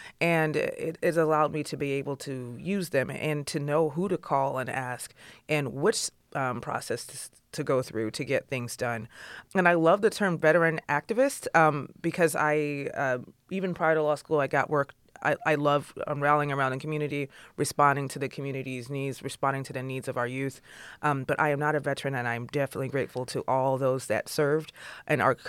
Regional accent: Toledo, Ohio, United States; So I grew up out Reynolds, out Hill. Such a beautiful area to live in.

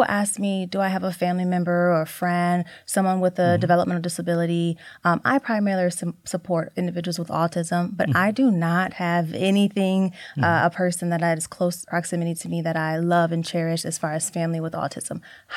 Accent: Toledo, Ohio, United States; Yes, but I am born and raised in Toledo, Ohio. Yes, I graduated from Central Catholic High School, went on to the University of Toledo to get a bachelor's in speech and language pathology.

